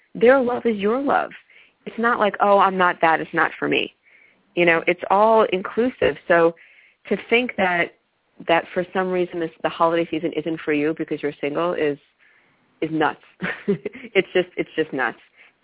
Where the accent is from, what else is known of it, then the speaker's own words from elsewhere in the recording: Brooklyn, New York, United States; I'm from Brooklyn, and unlike most people who are actually from New York City, I love it the way somebody who is not from New York City loves it.